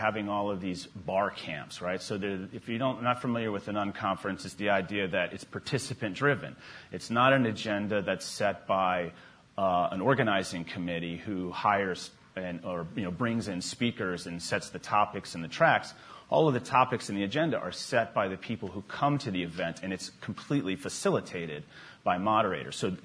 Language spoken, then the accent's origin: English; Virginia Beach, Virginia, United States; All right, so I'm a Virginian. I grew up in Virginia Beach. I went to Virginia Tech.